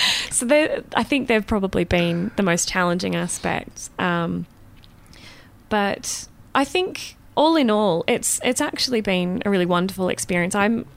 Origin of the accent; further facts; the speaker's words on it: Western Australia, Australia; accent: Australian Scottish; also born or lived in Melbourne; My accent is Australian Scottish, I think. I don't know.